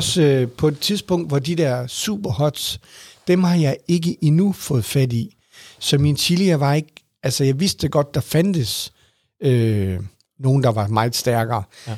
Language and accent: Danish; Aarhus, Central Denmark Region, Denmark; borgmesteren i Aarhus, hvor jeg kommer fra